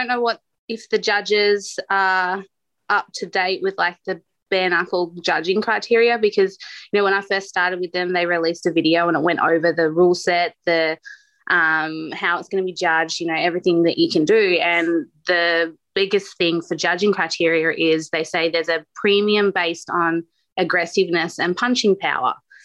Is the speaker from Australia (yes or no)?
yes; Australia; And I'm like, I'm Australian. You don't talk about someone's kids.